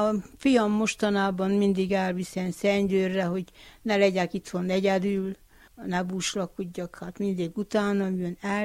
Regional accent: Gyergyó, Harghita, Romania; Igen, ott is összegyűltünk a karácsonyfa. Mindig volt, mert az erdőből a bátyáim hoztak mindig friss fenyőt

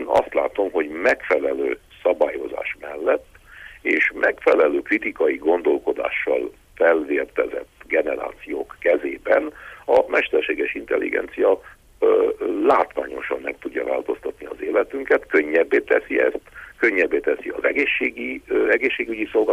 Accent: Transylvania, Romania; amikor azt látom otthon Erdélyben

